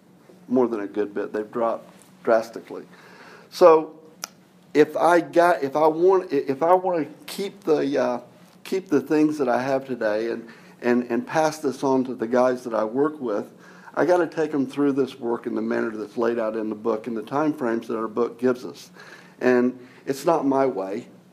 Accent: Jacksonville, Florida, United States; I grew up in Florida, Jacksonville, Florida.

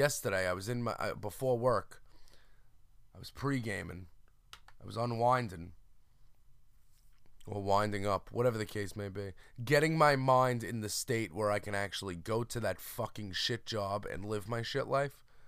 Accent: Brooklyn, New York, United States; born there; I was born in Brooklyn.

